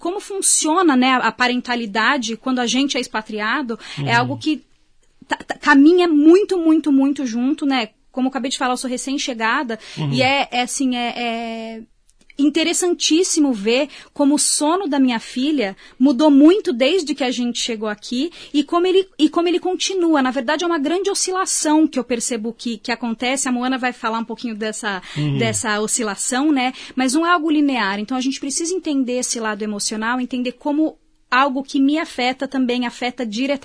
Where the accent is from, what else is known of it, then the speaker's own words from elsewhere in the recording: São Paulo, Brazil; moved away as an adult; now in Canada; Sou de São Paulo, capital, e tô aqui há 2 meses.